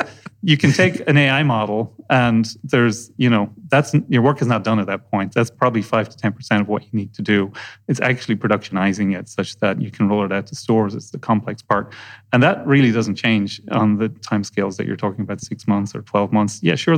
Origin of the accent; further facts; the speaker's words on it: Ireland; when I was growing up in Ireland in the sort of 80s, particularly in the town I grew up in, which was sort of an old shipping town that wasn't doing that well, high unemployment